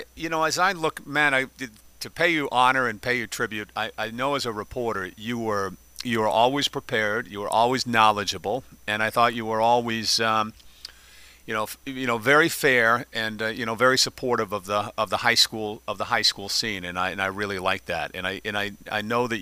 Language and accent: English; Vermont, United States; I'm not from Brattleboro, Vermont. I'm a different part of the state